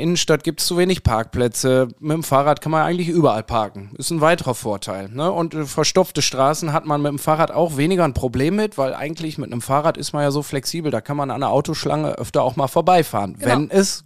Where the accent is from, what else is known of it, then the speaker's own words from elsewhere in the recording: North Rhine-Westphalia, Germany; born there; Also ich komme gebürtig aus dem Münsterland und habe auch nicht weit entfernt von der niederländischen Grenze gewohnt.